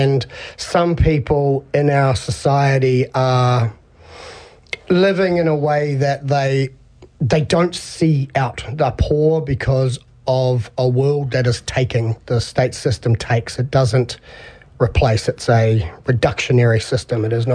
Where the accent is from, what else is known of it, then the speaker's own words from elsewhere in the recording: Nelson, New Zealand; Kia ora. I'm actually from Tasman, South Island, Nelson. And I've been spending the last few months in the North Island